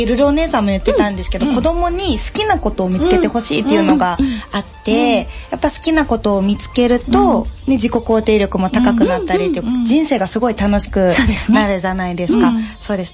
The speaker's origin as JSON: {"language": "Japanese", "region": "Fukuoka", "country": "Japan", "said": "私も福岡から来たばっかりというか、うん、やっと1年経ったぐらいなんですこっちに来て"}